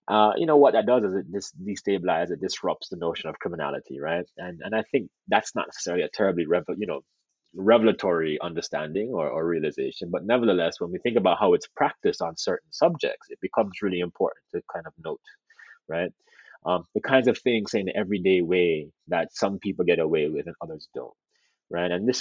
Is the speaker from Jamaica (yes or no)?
yes; Jamaica; although I'm Jamaican and so forth.